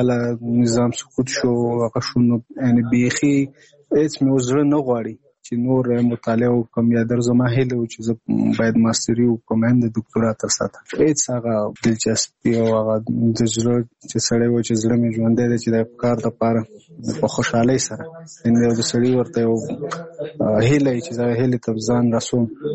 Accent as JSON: {"language": "Pashto", "region": "Nangarhar", "country": "Afghanistan", "lives_now": "Kabul, Afghanistan", "said": "زموږ کور په ننګرهار کې دی، زه په کابل کې یم."}